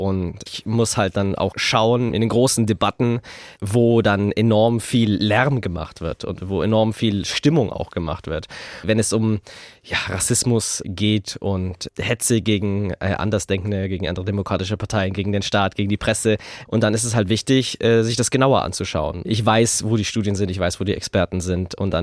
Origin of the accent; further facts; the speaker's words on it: Augsburg, Bavaria, Germany; aus meiner Heimatstadt, aus Augsburg.